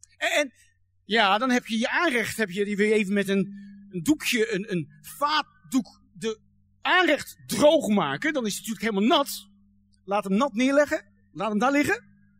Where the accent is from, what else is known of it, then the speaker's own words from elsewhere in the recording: Netherlands; Ja, wij zijn Nederlander, ja, als je een boer bent of zo, dan snap je dat.